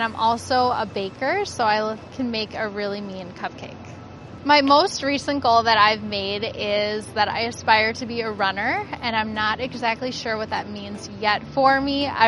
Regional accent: Eden Prairie, Minnesota, United States; I'm from Eden Prairie

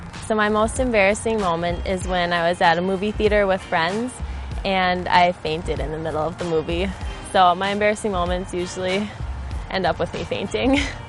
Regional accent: Sartell, Minnesota, United States; I'm from Sartell, Minnesota.

